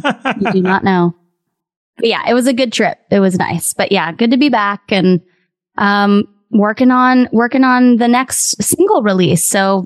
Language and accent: English; West Palm Beach, Florida, United States; I pivoted to pop punk when it was kind of taking off in my hometown of West Palm.